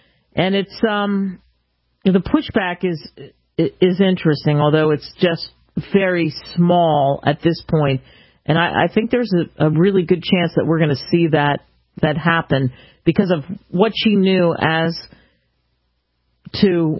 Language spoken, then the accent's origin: English; Philadelphia, Pennsylvania, United States; because I grew up in the Philly, South Jersey area.